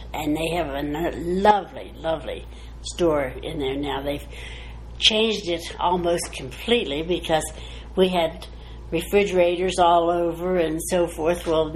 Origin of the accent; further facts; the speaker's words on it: Kennett Square, Pennsylvania, United States; And we were raised in Kennett Square, Pennsylvania, most of our life.